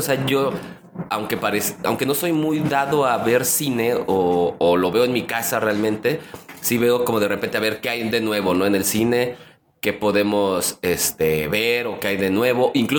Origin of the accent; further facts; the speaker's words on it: Mexico City, Mexico; accent: chilango; así como los mexicanos de la Ciudad de México decimos que no tenemos acento